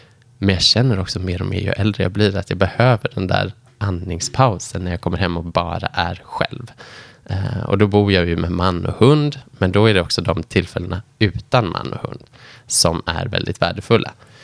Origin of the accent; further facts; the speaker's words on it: Lerum, Västra Götaland County, Sweden; Jag är uppvuxen i Lerum, 2 mil utanför stan.